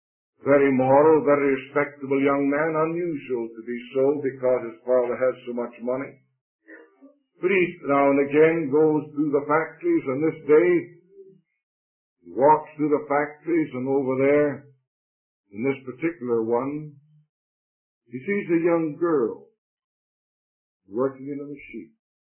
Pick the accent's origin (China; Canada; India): Canada; Stratford, Ontario; they came out on a huge stage in my hometown, Stratford. And of course, 60,000 people assembled in that little city of approximately 18,000 normally.